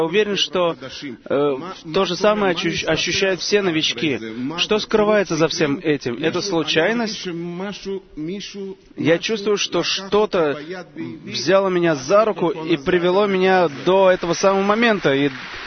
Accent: Kfar Saba, Central District, Israel; я из Кфар-Сабы.

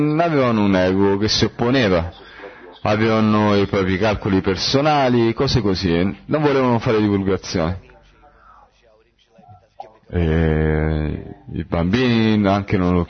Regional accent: Ecuador; sono dell'Ecuador. La mia domanda è riguarda la divulgazione. I miei amici dell'Ecuador mi chiedono come è la divulgazione, perché la situazione in Ecuador non è come in Europa, non c'è internet

